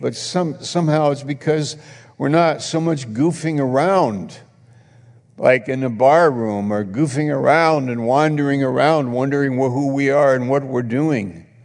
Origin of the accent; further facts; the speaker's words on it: United States; And it's our prayer as an American, as people living in this country, that the Spirit of God would move in our country like he has in the past.